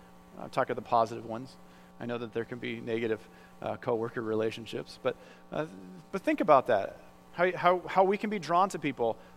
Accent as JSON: {"language": "English", "region": "Iowa", "country": "United States", "said": "Because I'm from Iowa. I'm from the country. Farmers, very independent most of the time."}